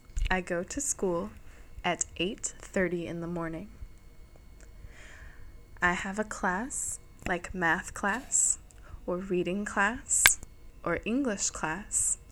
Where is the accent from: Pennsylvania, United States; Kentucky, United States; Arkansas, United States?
Arkansas, United States; Conway; I am from Conway, Arkansas, in the United States.